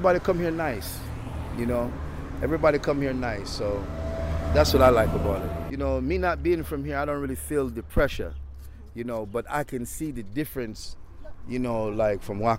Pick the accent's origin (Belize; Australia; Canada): Belize; San Pedro, Belize District; now in Detroit, United States; I'm from Belize, San Pedro, the island of love.